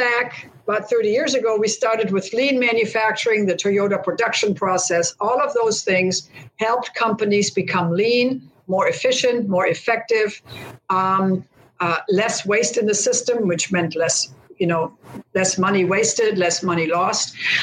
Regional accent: Germany; now in Michigan, United States; I grew up in West Germany then, and there was no Germany when I was growing up. And I grew up literally within spitting distance of the Rhine River

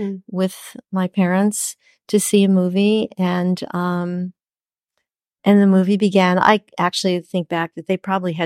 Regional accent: Bronx, New York, United States; I grew up in the Bronx and the Lowe's Paradise, which had stars on the ceiling.

